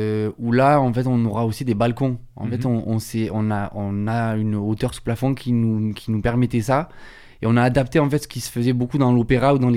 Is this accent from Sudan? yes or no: no; Marseille, Provence-Alpes-Côte d'Azur, France; c'est ok, on est marseillais, il n'y a pas grand-chose.